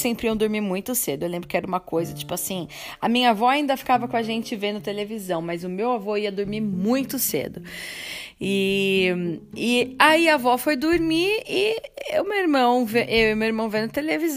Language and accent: Portuguese; Sorocaba, São Paulo, Brazil; moved away; eu sou de Sorocaba, né? Sou do interior de São Paulo, porém eu costumava passar as minhas férias na casa dos meus avós em São Paulo, ali na Vila Alpina.